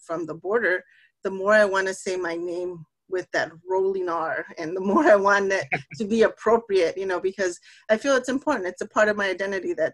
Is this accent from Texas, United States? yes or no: yes; Texas, United States; me being from South Texas, and, you know, I was born and raised in Texas, but so close to the border that we were, you know, speaking Spanglish all the time.